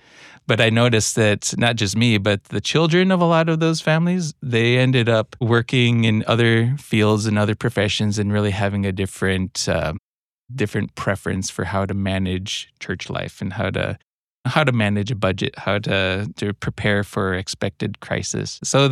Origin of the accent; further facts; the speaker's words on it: United States; born there; My dad's Cuban. I was born in the United States.